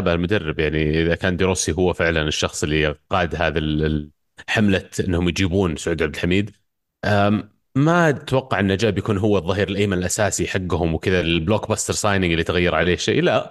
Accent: Saudi Arabia; لانه يعني مو بشيء نمتاز فيه احنا كلاعبين سعوديين الدفاع.

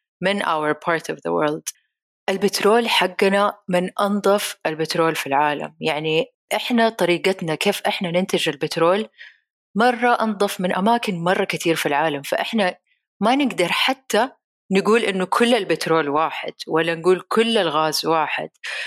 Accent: Saudi Arabia; لكن لما بنشوف حتى هنا عندنا في السعودية

